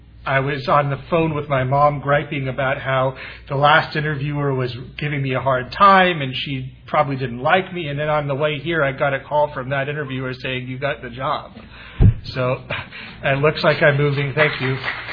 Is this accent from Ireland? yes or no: no; Los Angeles, California, United States; I'm originally from West LA, and my support network is mostly on the west side still.